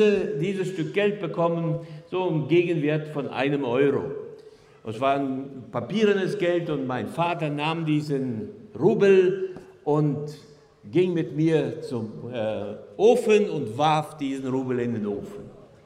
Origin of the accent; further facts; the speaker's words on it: Estonia; in einer typisch klassisch deutschen, preußischen Familie aufgewachsen. Nicht nur mussten wir in Estland, wo ich aufgewachsen bin, Deutsch reden, sondern wir mussten auch deutsche Sitten lernen.